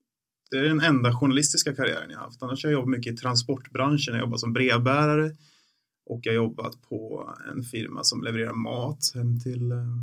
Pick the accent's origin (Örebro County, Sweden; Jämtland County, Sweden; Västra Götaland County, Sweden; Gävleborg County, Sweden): Gävleborg County, Sweden; Bollnäs; den finns fortfarande kvar i Bollnäs där jag växte upp.